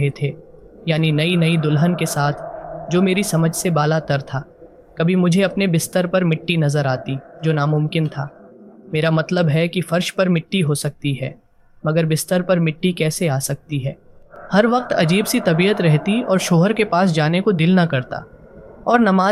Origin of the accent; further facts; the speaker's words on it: Karachi, Sindh, Pakistan; میرا تعلق کراچی سے ہے۔